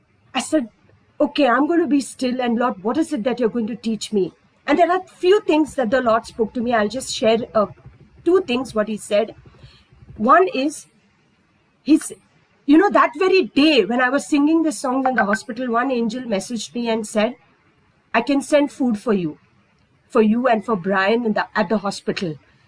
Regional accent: Vasai, Maharashtra, India; Nobody knows him back in Vasai. If it had to be my hometown, the Pawala, the Dudwala, the Kiranawala, they all know him

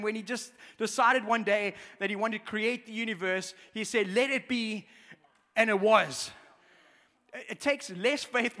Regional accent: Durban, KwaZulu-Natal, South Africa; I grew up in Durban, so we came across a lot of Hindus.

